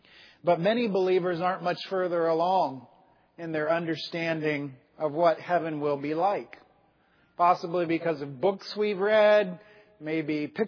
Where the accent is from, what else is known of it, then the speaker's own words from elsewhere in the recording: South Carolina, United States; Where I grew up in South Carolina, you could kind of coast along in church.